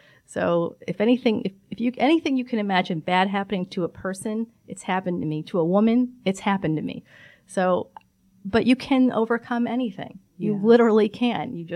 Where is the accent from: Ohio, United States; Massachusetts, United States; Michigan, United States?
Massachusetts, United States; Boston; born there; also born or lived in New York; Even though I was born in Boston and lived in New York for both, I think, over 20 years in both places, I came here and it's home.